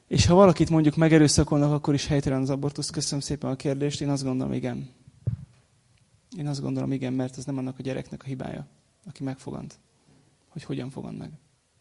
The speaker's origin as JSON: {"language": "Hungarian", "country": "Hungary", "said": "Én először vagyok keresztény, és utána magyar. De magyar is vagyok."}